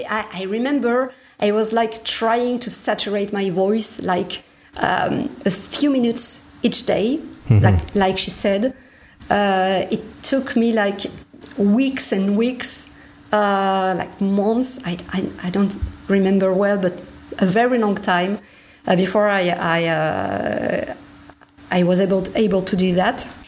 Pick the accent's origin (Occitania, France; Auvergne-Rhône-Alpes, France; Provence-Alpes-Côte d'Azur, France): Occitania, France; Toulouse; English is a second language; I found a teacher in my hometown in Toulouse who knew the harsh vocals.